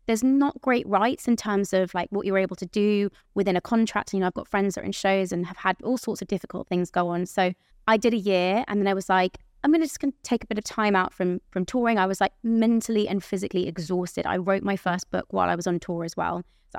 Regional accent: South East England, United Kingdom; I had my mum in the audience because that's like close to my hometown where I grew up.

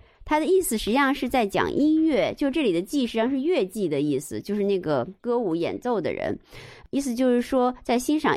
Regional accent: China; 这还是又回到我们中国人那个体系当中

